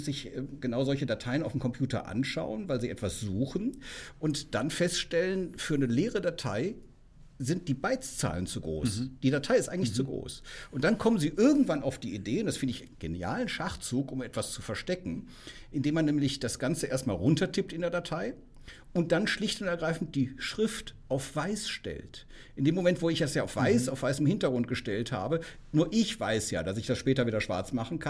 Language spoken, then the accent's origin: German; Cologne, North Rhine-Westphalia, Germany; ich meine, ich komme aus Köln, ne?